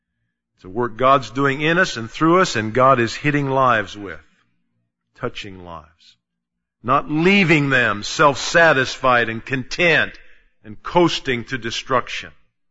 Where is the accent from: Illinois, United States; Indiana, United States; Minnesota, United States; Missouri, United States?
Indiana, United States; Indianapolis; born there; I was born in Indianapolis, Indiana.